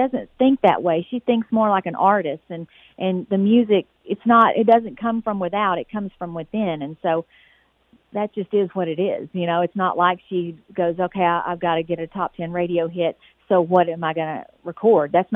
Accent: Texas, United States; I grew up in East Texas. My dad was in radio, so I knew some of that side of the business.

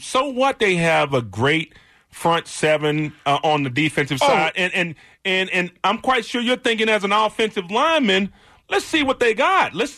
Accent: Houston, Texas, United States; now in Colorado, United States; Yeah, and I'm from Houston, and if the weather was unagreeable in Miami, it certainly was the same way in Houston. But here in Colorado

